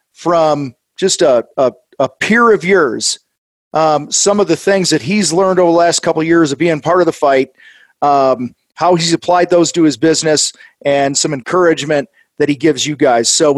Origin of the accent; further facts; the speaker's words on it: Illinois, United States; Yeah, I grew up outside of Chicago, and every now and then we'd get over to Indiana